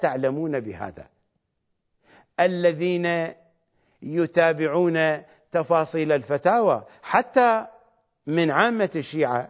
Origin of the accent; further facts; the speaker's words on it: Iraq; نحن عندنا في العراق فساد يشرعن دينيا وفساد يشرعن قانونيا